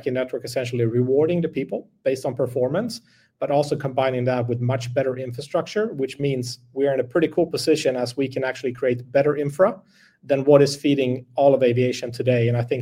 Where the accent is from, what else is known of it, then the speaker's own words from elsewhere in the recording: Sweden; English is a second language; moved away as an adult; now in United States; So I'm from Sweden, but moved to the US, go to college, play college golf